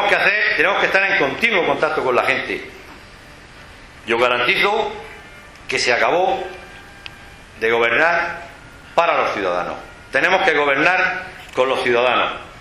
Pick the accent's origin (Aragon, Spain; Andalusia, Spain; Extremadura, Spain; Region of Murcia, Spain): Region of Murcia, Spain; Totana; soy de Totana, que Totana no es Juan Morales ni José Martínez Andreu. Totana es mucho más que todo esto. Totana somos un pueblo humilde, un pueblo noble, un pueblo de gente trabajadora y acogedora, un pueblo de agricultores y de alfareros